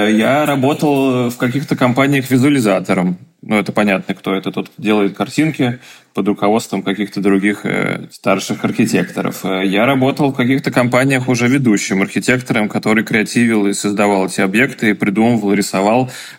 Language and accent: Russian; Saint Petersburg, Russia; Я из Петербурга